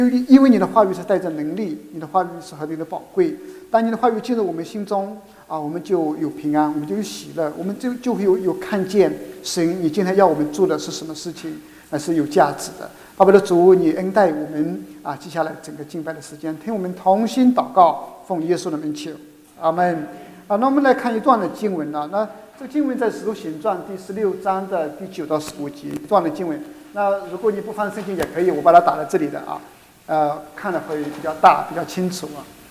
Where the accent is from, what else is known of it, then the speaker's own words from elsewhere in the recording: Qingtian, Zhejiang, China; moved away as an adult; now in Spain; 那我是本地的华侨，来自浙江青田啊，青田在地图上是找不到的，但在西班牙那个国家呢，就60-70%的华侨是我们的青田同乡过去的啊。那我过去是开餐厅